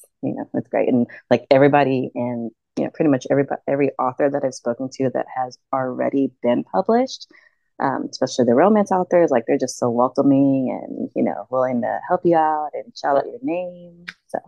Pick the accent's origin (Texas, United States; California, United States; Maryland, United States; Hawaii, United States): Texas, United States; San Antonio; I did move around a lot as a kid, too. I stayed, I'm from Central San Antonio. So I moved around a lot.